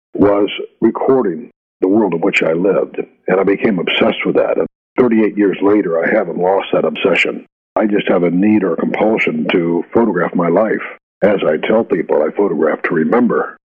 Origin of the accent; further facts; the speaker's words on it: California, United States; I grew up in the Sierra Nevadas